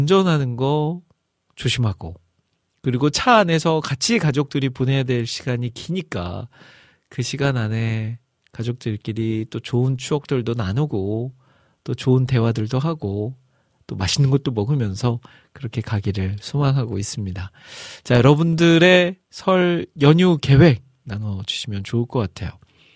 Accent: Iksan, North Jeolla, South Korea; 이제 제 고향인 익산으로 출발을 할 예정입니다.

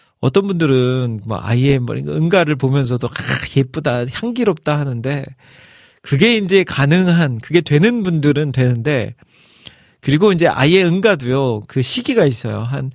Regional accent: Iksan, North Jeolla, South Korea; 저희 고향인 익산에서 이제 아내 고향인 춘천으로 이동을 하는데

